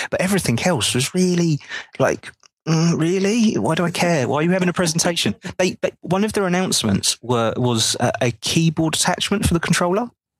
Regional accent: United Kingdom; being British, I don't fully understand what the situation with Fox

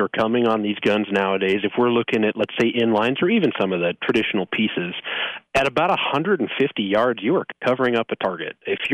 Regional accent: Idaho, United States; No, I'm from Idaho originally and have kind of found my way out here to the beautiful northeast corner of Oregon where we're located and settled here.

